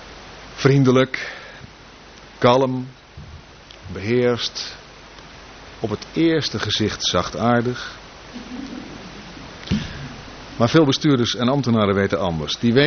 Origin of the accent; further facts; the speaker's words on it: Dordrecht, South Holland, Netherlands; born there; En dat voor een jongen die zijn roots heeft onder de rook van Dordrecht. Ik ben een geboren Dordtenaar